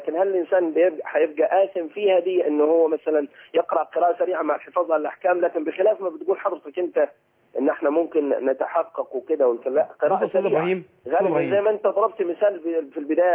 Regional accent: Upper Egypt, Egypt; عندنا في الصعيد يمكن آية

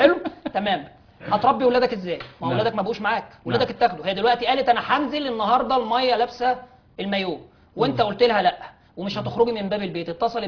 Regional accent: Upper Egypt, Egypt; انا راجل من الصعيد.

